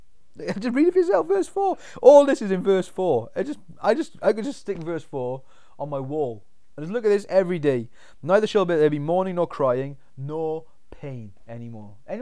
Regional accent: Wales, United Kingdom; Just because I want people to know that I'm Welsh.

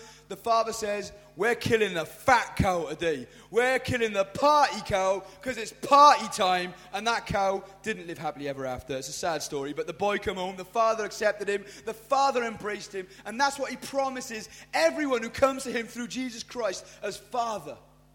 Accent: Wales, United Kingdom; Now, we don't mind that as much as most countries because we're Welsh.

